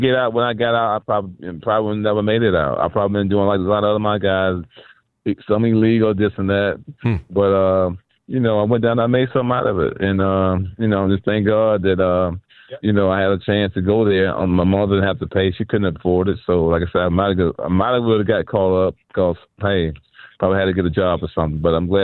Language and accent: English; Cleveland, Ohio, United States; So when I was growing up in Cleveland, you know, inner city of Cleveland, it wasn't the greatest time growing up.